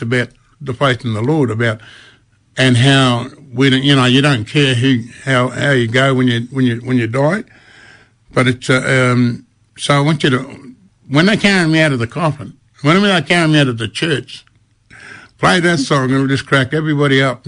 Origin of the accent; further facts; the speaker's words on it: Queensland, Australia; I come from Queensland, we don't eat snakes.